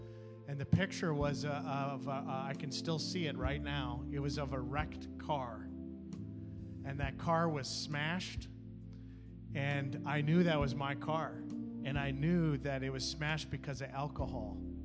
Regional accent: Canada; I grew up in Canada, and hockey is a tradition up in Canada.

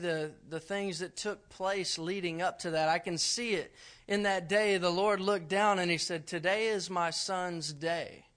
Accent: Dallas, Texas, United States; like I said, I'm originally from Dallas, Texas.

